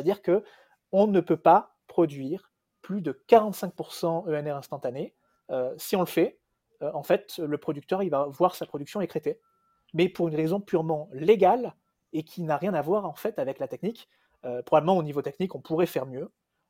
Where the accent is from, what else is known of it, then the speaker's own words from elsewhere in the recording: France; Nous, ce n'est pas forcément quelque chose qu'on voit chez nous en France, hein.